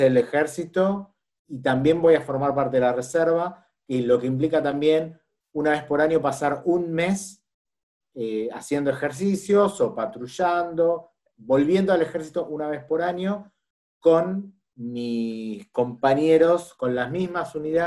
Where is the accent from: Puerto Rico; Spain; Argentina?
Argentina; Yo soy un judío argentino, no soy ciudadano israelí.